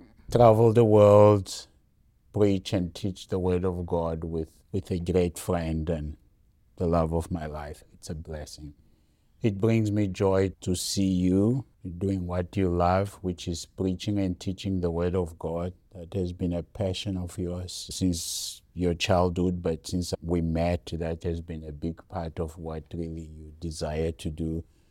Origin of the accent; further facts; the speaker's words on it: Mozambique; I was born in Mozambique, grew up in a pastoral home. Both my parents were pastors